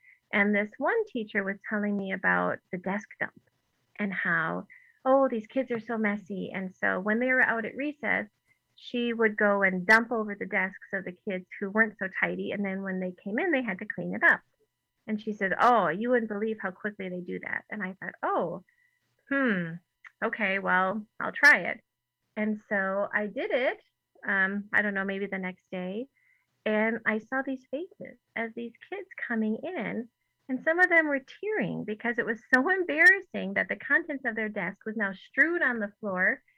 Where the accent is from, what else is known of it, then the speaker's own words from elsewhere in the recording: Howards Grove, Wisconsin, United States; For example, where I grew up in Howards Grove, just north of Sheboygan, my grandparents told me that our local church held their services in German until the outbreak of World War II.